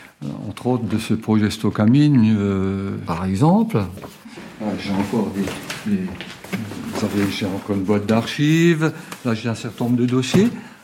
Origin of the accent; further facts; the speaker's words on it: Wittelsheim, Grand Est, France; Oui, je suis né à Wittelsheim.